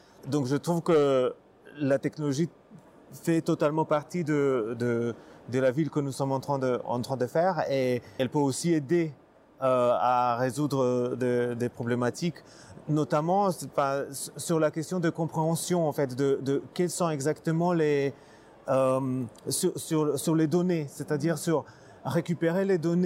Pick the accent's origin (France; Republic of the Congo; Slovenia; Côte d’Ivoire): Slovenia; moi, je viens de Slovénie